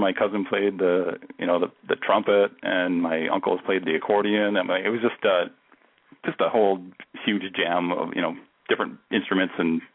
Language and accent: English; Canada; I'm Canadian.